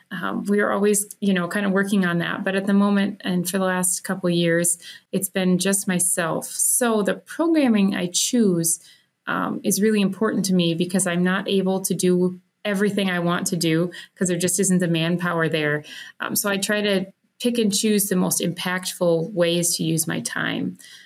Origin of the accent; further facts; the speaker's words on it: Baltic, South Dakota, United States; I am originally from Baltic, South Dakota, so southeast portion of the state. And I grew up on a farm there and always had an interest in all things ag.